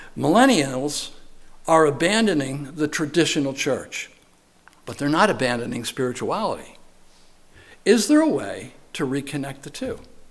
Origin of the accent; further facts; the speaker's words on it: New York, United States; Where I grew up in New York, we had a place up in the Adirondacks in Chestertown, New York